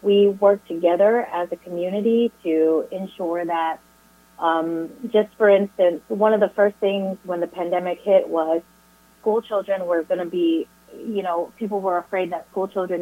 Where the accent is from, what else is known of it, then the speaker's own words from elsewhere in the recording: Palacios, Texas, United States; I grew up in Palacios, which our demographic of Vietnamese people or Asian people is higher in Palacios than it is everywhere else in the county.